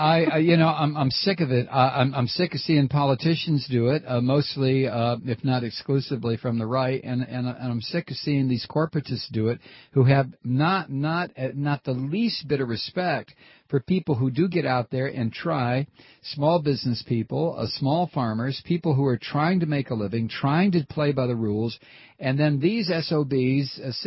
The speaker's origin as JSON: {"language": "English", "country": "United States", "said": "I you know, being an American, we have as much interest in soccer here as we do in I don't know, in quilting bees."}